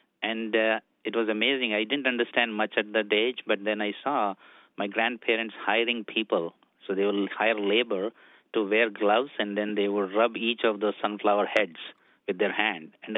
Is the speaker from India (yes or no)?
yes; India; so I'm originally from India.